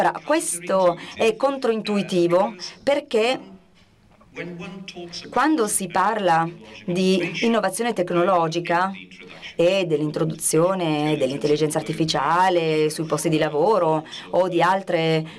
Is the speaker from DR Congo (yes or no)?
no; United States; Italian is a second language; Io sono degli Stati Uniti, sono americano